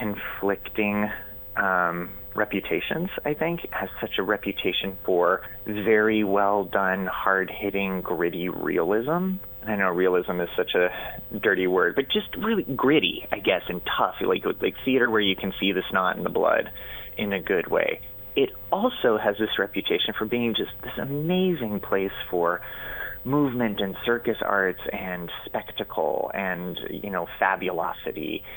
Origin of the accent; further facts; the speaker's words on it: Phoenix, Arizona, United States; I grew up in Phoenix, Arizona, and I did a lot of theater out there